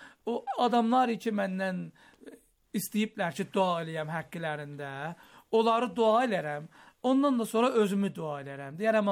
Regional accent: Tabriz, East Azerbaijan, Iran; Özümün böyükləri iftiharlarımdan biri budur ki, Azərbaycanlıyam, İranlıyam.

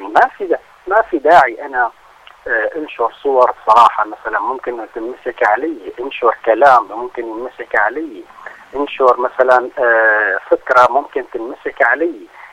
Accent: Syria; نحن عندنا في سوريا موضوع الجريمة الإلكترونية

